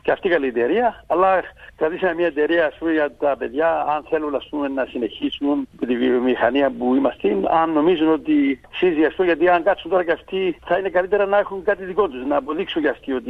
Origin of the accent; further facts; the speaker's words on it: Achna, Famagusta District, Cyprus; το οποίο για τώρα 10 χρόνια γράφει Άχνα πάνω. Δεν μπορεί να πάει παραπάνω από τότε. Δεν το ξεχνάω το χωριό μου για τίποτ